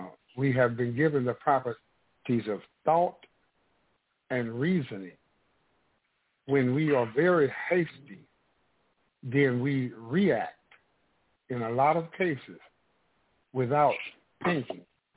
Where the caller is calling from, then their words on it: St. Louis, Missouri, United States; calling in from St. Louis, Missouri.